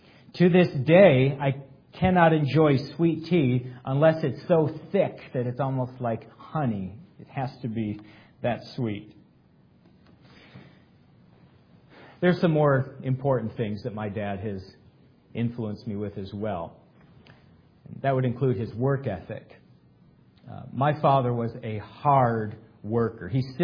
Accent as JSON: {"language": "English", "region": "Great Lakes", "country": "United States", "tie": "born or raised there", "said": "I've spent my whole life in the Great Lakes region"}